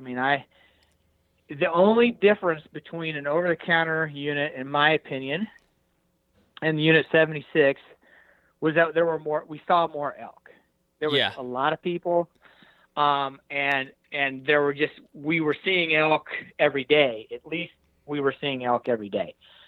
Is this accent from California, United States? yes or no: no; Hays, Kansas, United States; I'm a flatlander from Hays, Kansas